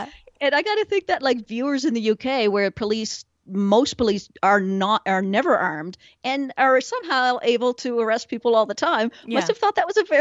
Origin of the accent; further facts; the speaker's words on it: Canada; Maybe it's just because I'm Canadian